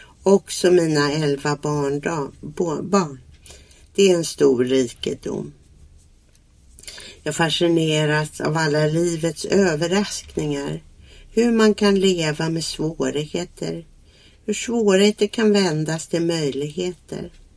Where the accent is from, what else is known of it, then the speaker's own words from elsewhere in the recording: Stockholm, Stockholm County, Sweden; born there; Jag föddes i Blackeberg i Stockholm